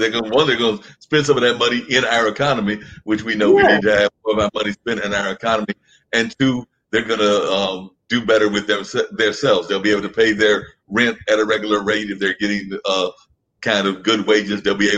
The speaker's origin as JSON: {"language": "English", "town": "Wharton", "region": "North Carolina", "country": "United States", "tie": "born or raised there", "also_born_or_lived": "Durham", "said": "I was born here in Durham, born at Lincoln Hospital, but I was raised in a little town called Wharton when my folks had that in the late 70s. So I definitely know about small town living."}